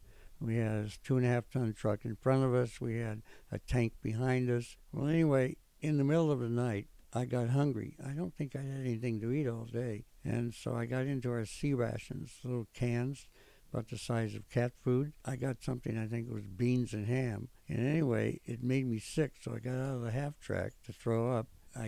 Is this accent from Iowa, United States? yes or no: yes; Iowa, United States; I don't know what the hell the password is, but I'm from Iowa, and I want to know where the half tracks have gone